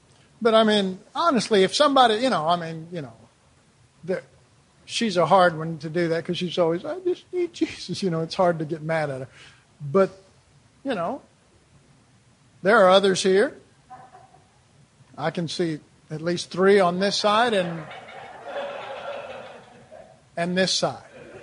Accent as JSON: {"language": "English", "town": "Dallas", "region": "Texas", "country": "United States", "tie": "born or raised there", "said": "I was raised in Oak Cliff. You know, anybody from this area knows what that means, and that means they push you."}